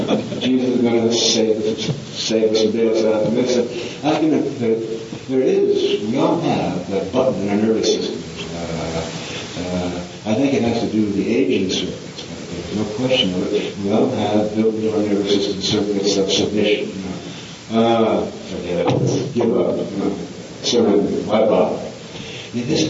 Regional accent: Ireland; I'm convinced now that I'm Irish.

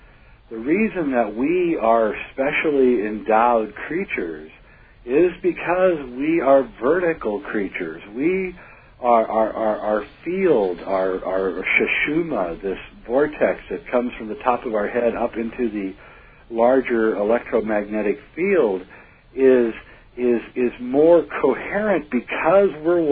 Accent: Nebraska, United States; as when I grew up in Nebraska

